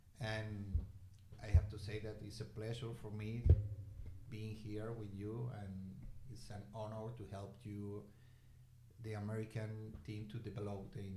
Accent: Spain; English is a second language; I'm from Spain. I born in a family of farmers. We have a farm there in Spain with a lot of cows and with cattle.

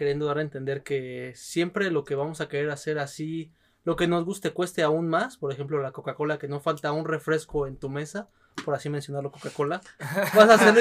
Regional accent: Mexico; ustedes saben que como buen mexicano, ¿qué hacemos?

